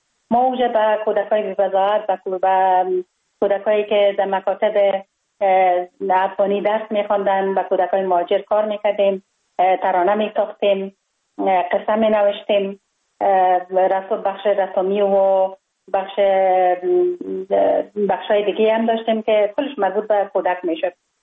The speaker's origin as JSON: {"language": "Persian", "region": "Kabul", "country": "Afghanistan", "tie": "born there"}